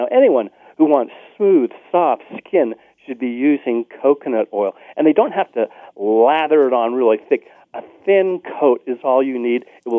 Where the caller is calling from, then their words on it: Colorado, United States; I'm calling from Colorado.